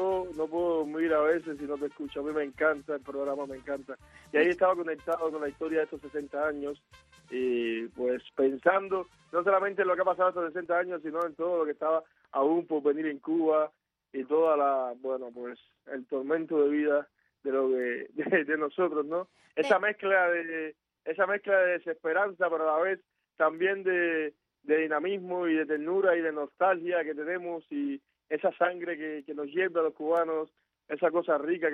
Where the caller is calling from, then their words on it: Madrid, Community of Madrid, Spain; de Madrid, mi amor.